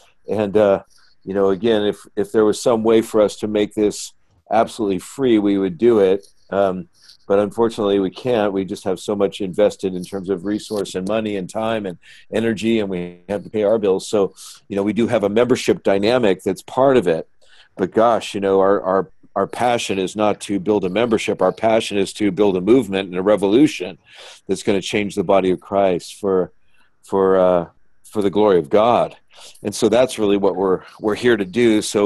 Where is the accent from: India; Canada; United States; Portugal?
United States; San Francisco, California; when I was a young kid, I was raised in San Francisco in the counterculture.